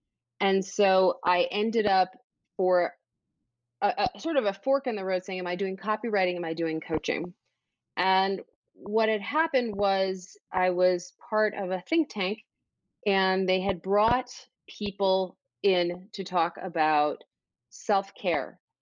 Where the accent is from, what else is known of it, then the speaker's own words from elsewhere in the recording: Chicago, Illinois, United States; I was in Chicago from Chicago, living there at the time